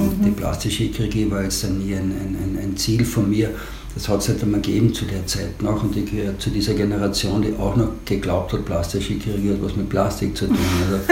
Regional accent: Carinthia, Austria; aber ich komme natürlich aus Kärnten, wir sind alle als Ferialpraktikanten aufgewachsen

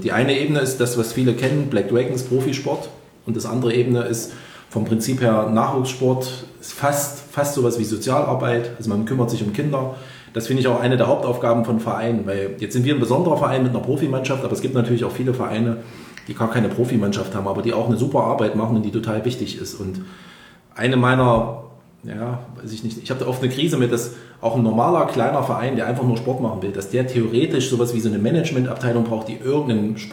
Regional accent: Erfurt, Thuringia, Germany; Ich bin selber 43 Jahre alt, habe 3 Kinder, eine tolle Frau, bin Erfurter, habe hier in Erfurt Versorgungstechnik studiert

